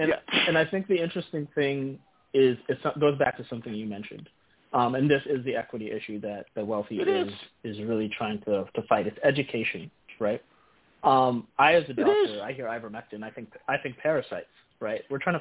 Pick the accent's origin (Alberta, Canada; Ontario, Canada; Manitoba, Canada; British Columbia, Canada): Ontario, Canada; Burlington; also born or lived in Timmins, Canada; I grew up mainly in Burlington, Ontario, so outside Toronto